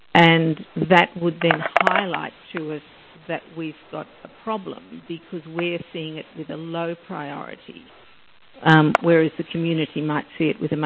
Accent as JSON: {"language": "English", "country": "Australia", "said": "being an Australian, I don't mind if someone says, you've got that absolutely wrong. We call it Aussie blunt"}